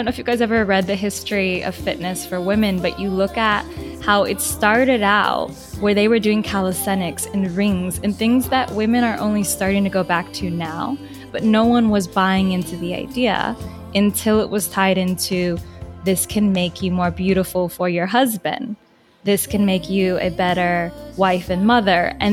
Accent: Florida, United States; born there; I was born in Florida, but I wasn't raised there.

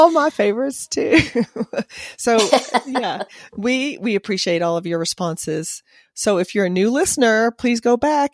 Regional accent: Tennessee, United States; No, I mean, I'm from Tennessee, and we drove through there on our way to the panhandle of Florida for vacation.

